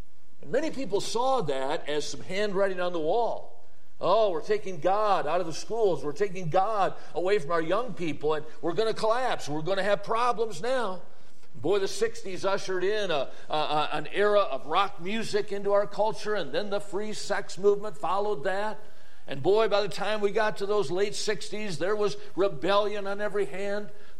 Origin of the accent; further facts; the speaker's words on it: Watertown, Wisconsin, United States; I grew up in Watertown, Wisconsin.